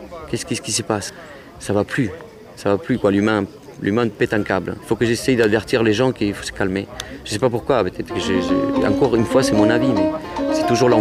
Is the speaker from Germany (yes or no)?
no; Spain; moved away as an adult; now in France; J'ai quitté l'Espagne à 18 ans. Je suis venu en vacances à Paris. Et j'ai resté.